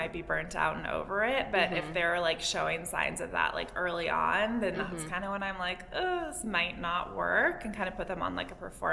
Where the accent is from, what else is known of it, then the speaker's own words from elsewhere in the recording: San Diego, California, United States; Yeah, I'm from San Diego, started the company there. I wish I could still be there. I love San Diego.